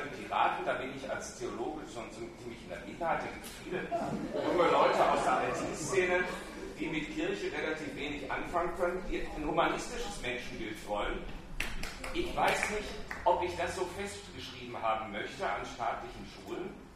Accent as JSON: {"language": "German", "town": "Bielefeld", "region": "North Rhine-Westphalia", "country": "Germany", "said": "Da, wo ich herkomme, in Bielefeld"}